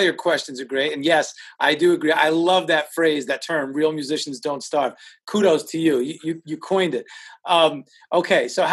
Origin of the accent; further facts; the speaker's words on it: New York, United States; I'm a Cuban Italian who was born and raised in New York. And I have this real hard New York edge to me.